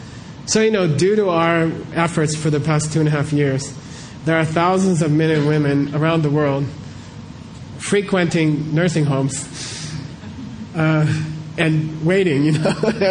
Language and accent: English; United States; The English is covered because I came from America